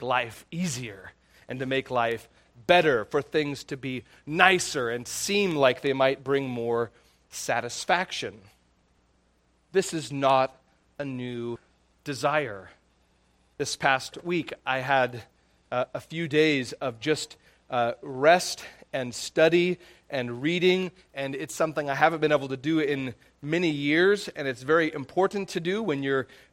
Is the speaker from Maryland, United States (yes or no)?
no; Astoria, Oregon, United States; I began reading a book called Astoria. It's a book about my hometown and the founding of it.